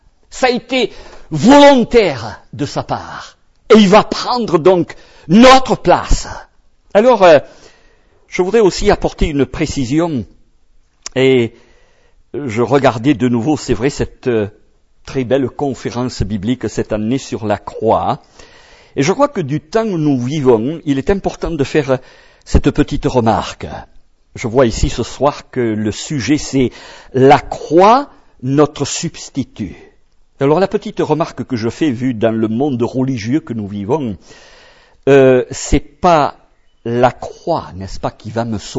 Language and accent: French; Toulouse, Occitanie, France; Je viens de Toulouse